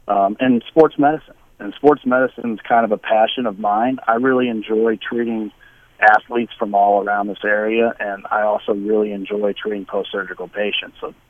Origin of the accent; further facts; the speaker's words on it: Augusta, Missouri, United States; I'm actually born and raised in Augusta, Missouri, right across the river. I attended Washington High School.